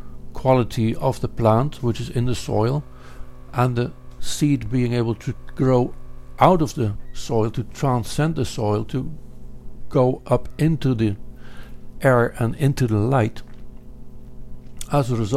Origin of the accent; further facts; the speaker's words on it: Netherlands; I grew up in the Netherlands